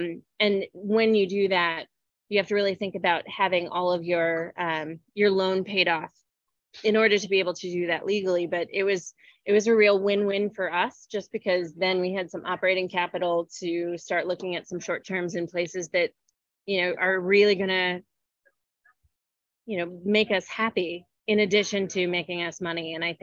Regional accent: Wisconsin, United States; also born or lived in New Mexico / Alaska; So I grew up in Wisconsin

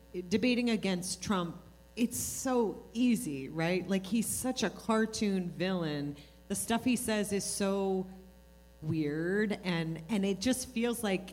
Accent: Ohio, United States; I am from Ohio, so he and I are of the same people.

